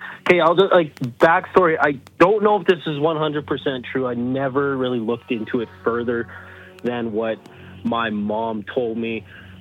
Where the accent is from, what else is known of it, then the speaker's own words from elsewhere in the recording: Edmonton, Alberta, Canada; born there; also born or lived in Ontario; now in Calgary, Canada; I was born in Edmonton, and when I called last, I was living in Ontario, but now I'm living in Calgary.